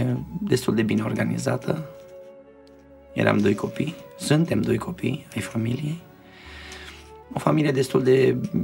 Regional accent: Celaru, Dolj, Romania; Am crescut în Oltenia, pe lângă Caracal, la Celaru

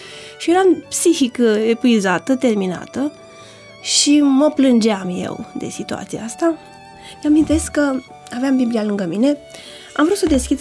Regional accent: Măgureni, Prahova, Romania; Nunta a avut loc la Măgureni, Prahova, satul Banului, de unde sunt eu.

